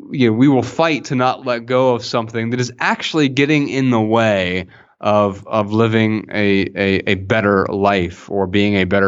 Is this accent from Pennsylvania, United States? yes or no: no; Dayton, Ohio, United States; We're from Dayton, Ohio, originally.